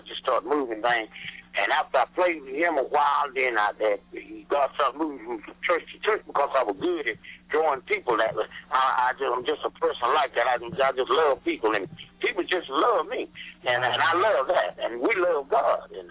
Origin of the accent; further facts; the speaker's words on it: Fort Worth, Texas, United States; also born or lived in Bullitt; A little town in East Texas called Bullitt, and that's where I grew up at. And then around 6 or 7, I moved on to Fort Worth.